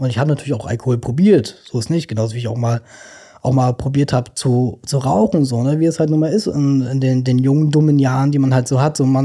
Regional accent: Stralsund, Mecklenburg-Vorpommern, Germany; also born or lived in Hamburg; ich bin ja in Hamburg geboren. Dort haben wir dann eben mal zusammen gelebt als kleine Familie. Und dann ist meine Mutti mit uns allen, sind wir dann nach Stralsund gezogen

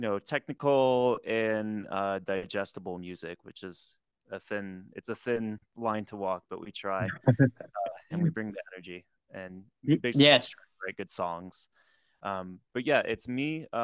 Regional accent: Tampa, Florida, United States; also born or lived in Boston; now in Asheville, United States; I grew up in Tampa, Florida, then moved up to Boston for like 7 years. And then now I'm here in Asheville, North Carolina.

